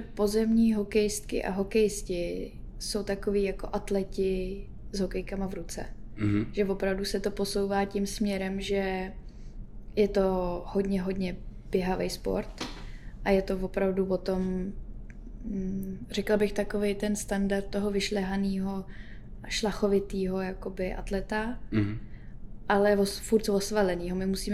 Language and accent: Czech; Prague, Czechia; A vyrůstali jsme právě ve Kbelích